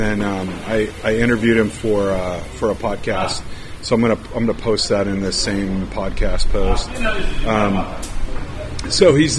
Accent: United States; As an American, we're used to like everything just being like, you know, rush, rush, rush

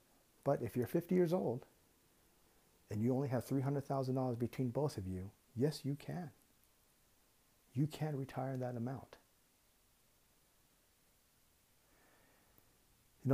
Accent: United States; House prices, let's give an example, United States, because I'm American, are historically high.

